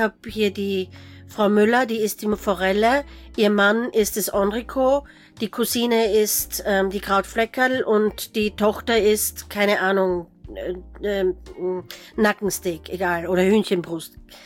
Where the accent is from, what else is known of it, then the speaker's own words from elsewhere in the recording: Styria, Austria; Ich selber als Steirerin bin ein ganz großer Fan von Muscatella zum Schnitzel